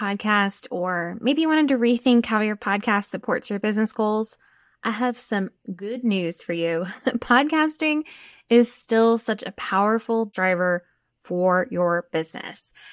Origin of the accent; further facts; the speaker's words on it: Texas, United States; y'all, I'm from Texas, so I can say y'all.